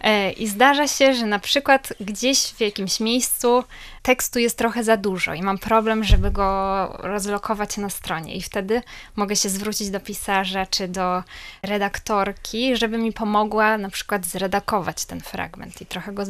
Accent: Gdynia, Pomeranian Voivodeship, Poland; Tak, to moje rodzinne miasto i bardzo lubię Gdynię.

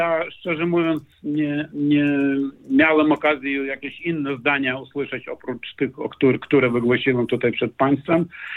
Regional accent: Ukraine; Polish is a second language; My, Ukraińcy, wpisali w konstytucję naszą, że dążymy do członkostwa w NATO.

